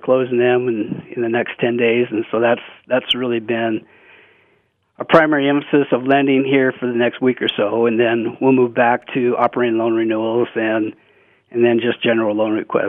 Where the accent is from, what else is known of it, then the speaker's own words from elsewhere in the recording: Lewistown, Montana, United States; now in Billings, United States; You know, born and raised in Central Montana, fourth generation, grew up on a fourth generation ranch there in Lewistown.